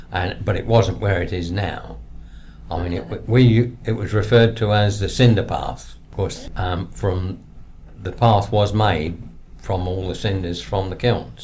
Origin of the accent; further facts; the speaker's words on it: Ely, East of England, United Kingdom; I've lived in Ely all my life apart from National Service.